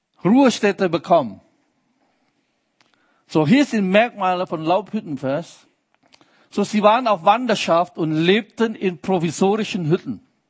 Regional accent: Indonesia; Meine Indonesien, wo ich herkomme, das größte muslimische Land der Welt

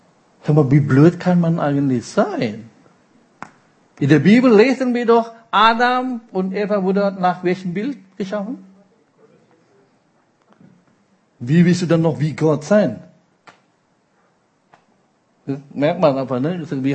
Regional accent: Indonesia; ich komme aus dem Land, die man drittes Weltland nennt, ja, aus Indonesien.

